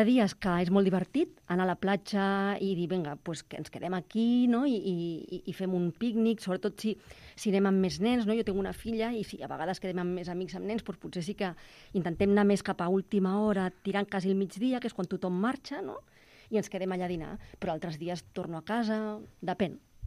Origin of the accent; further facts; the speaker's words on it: Tarragona, Catalonia, Spain; now in Barcelona, Spain; Aquí a Barcelona, jo que vinc de Tarragona, també hi ha algunes que es pot, sí.